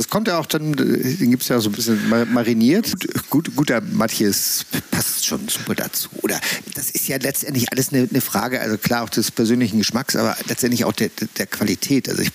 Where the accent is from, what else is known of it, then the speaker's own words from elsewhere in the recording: Hamburg, Germany; born there; moved away as an adult; als ich als gebürtiger Hamburger mal nach Schleswig-Holstein zog, in den 80ern